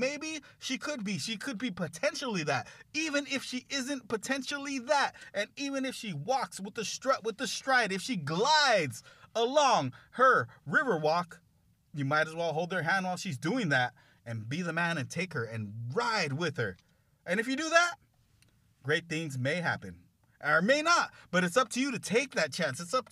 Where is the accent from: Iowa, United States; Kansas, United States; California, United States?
California, United States; And we are from Southern California, the most beautiful place on the planet, besides other beautiful places